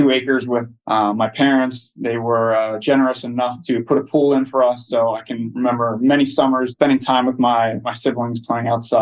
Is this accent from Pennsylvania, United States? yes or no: yes; Lancaster, Pennsylvania, United States; I grew up in Lancaster, about 10 minutes from our shop.